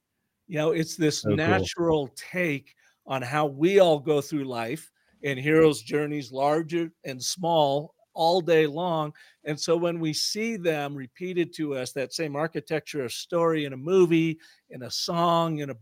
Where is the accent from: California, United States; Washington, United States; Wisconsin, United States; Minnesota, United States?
Washington, United States; Seattle; I can tell you, I grew up in Seattle.